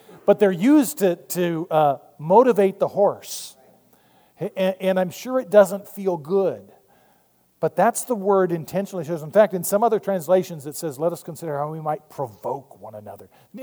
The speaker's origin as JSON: {"language": "English", "region": "Arizona", "country": "United States", "tie": "born or raised there", "lives_now": "Maryland, United States", "said": "Now, again, I grew up in Arizona, so I get it."}